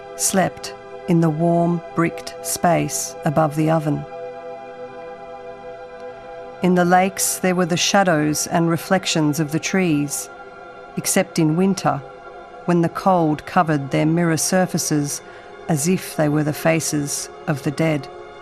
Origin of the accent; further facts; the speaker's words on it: Australia; I am the child of Finnish migrants, and growing up in Australia rather than Finland, I grew up with a kind of second-hand storied knowledge of my family history.